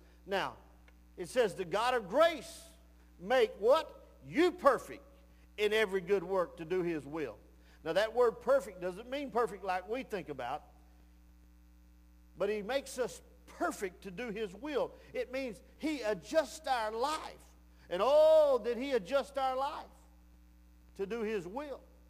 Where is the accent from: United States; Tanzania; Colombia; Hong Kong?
United States; Texas; If you come down here, we're from Texas, and we're singing and preaching and teaching about Jesus.